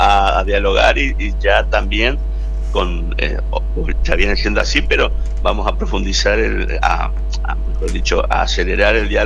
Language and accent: Spanish; Corrientes, Argentina; quien les habla es nacido y criado en Corrientes absolutamente toda mis 54 años de vida